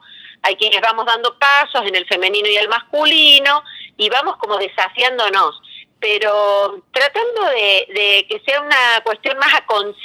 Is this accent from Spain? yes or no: no; Córdoba, Argentina; Soy de Córdoba y en ese sentido nos pasa también que hay palabras que las decimos de otra manera.